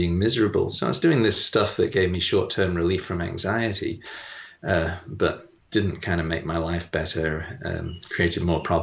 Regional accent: England, United Kingdom; moved away as an adult; now in Melbourne, Australia; I grew up in England, and I trained in medicine in Newcastle upon Tyne.

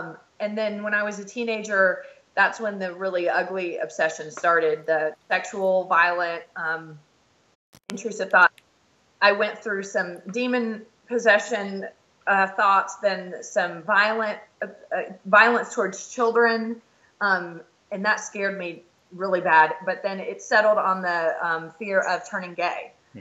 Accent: the South, United States; My dad is a minister and I grew up in the South.

